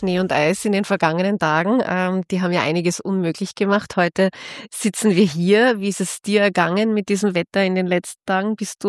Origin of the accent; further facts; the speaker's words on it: Austria; Wir sind ja da als Österreicher, die Skination